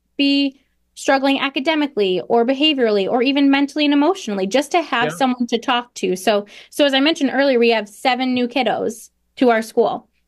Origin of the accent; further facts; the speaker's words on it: Pittsfield, Massachusetts, United States; I grew up in Pittsfield. I went to Pittsfield Public Schools my whole life.